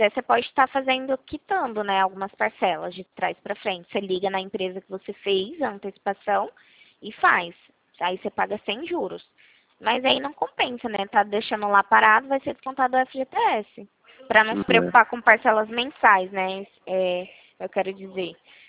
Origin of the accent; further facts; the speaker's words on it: Ribeirão Preto, São Paulo, Brazil; meu DDD é 16, tá? Que a gente é daqui de Ribeirão Preto.